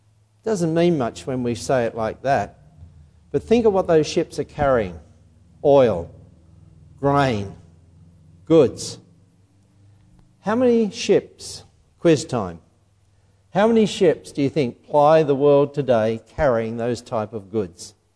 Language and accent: English; England, United Kingdom; born there; I was born in England during the war years, right in the middle of the war years.